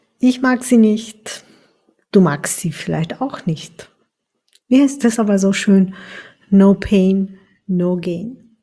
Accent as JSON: {"language": "German", "country": "Turkey", "second_language": "German", "said": "Das Schicksal ist nämlich für so viele Sachen zuständig in meiner Heimat, in der Türkei."}